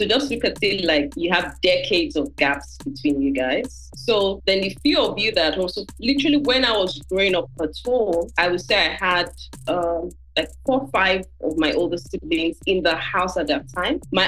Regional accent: Nigeria; because I'm Nigerian

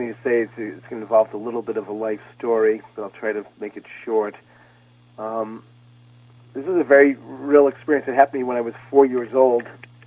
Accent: Massachusetts, United States; And then growing up outside of Boston in the late 50s, early 60s, the times were changing

